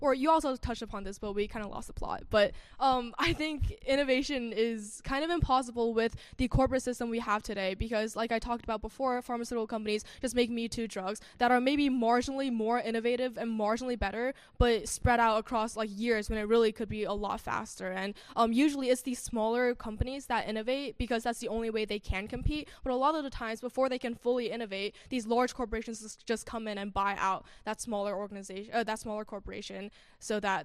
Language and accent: English; Texas, United States; especially because I'm from Texas and our minimum wage is, like, $7.50, which is definitely not enough to buy housing in Texas